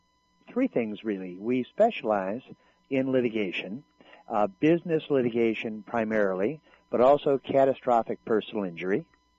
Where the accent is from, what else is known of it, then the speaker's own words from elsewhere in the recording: Chicago, Illinois, United States; moved away as an adult; now in Los Angeles, United States; Well, you know, I'm from Chicago, and I came to California to go to law school.